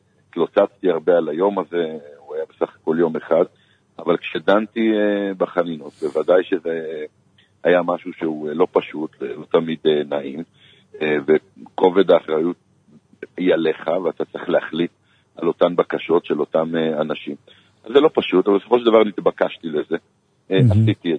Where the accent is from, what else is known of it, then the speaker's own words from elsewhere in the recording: Safed, Northern District, Israel; also born or lived in Jerusalem; אני נולדתי בצפת ועליתי מצפת לירושלים, ומי שגדל כל חייו בצפת וירושלים